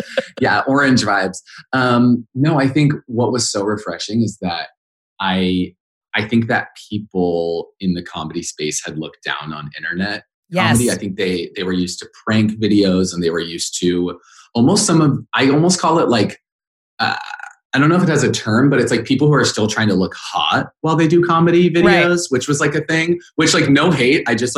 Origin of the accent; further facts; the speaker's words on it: Idaho, United States; I grew up in Idaho. Like I don't know anyone in the biz.